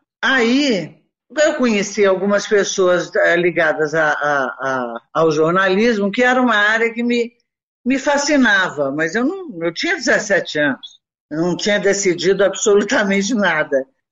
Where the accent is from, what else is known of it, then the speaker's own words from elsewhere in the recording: Belo Horizonte, Minas Gerais, Brazil; born there; Eu nasci Poços em Belzonte.